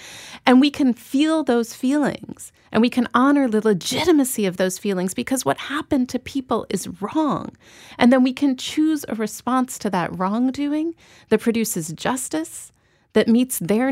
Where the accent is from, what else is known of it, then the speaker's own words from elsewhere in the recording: Chicago, Illinois, United States; I grew up in Chicago